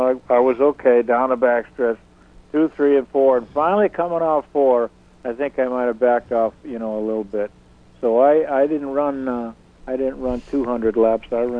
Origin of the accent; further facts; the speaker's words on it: Newton, Massachusetts, United States; Well, that's the town that I was born in. I was born in Newton Wellesley Hospital. And I lived in Newton all my life